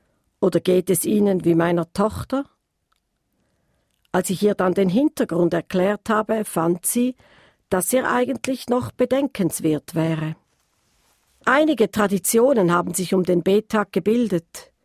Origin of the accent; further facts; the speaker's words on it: Graubünden, Switzerland; born there; eine liebe Bekannte aus meinem Geburtsort im Prättigau